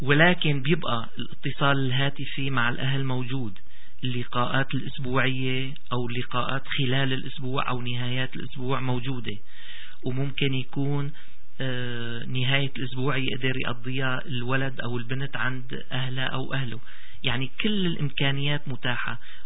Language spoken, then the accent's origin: Arabic; Syria; نحن عندنا بسوريا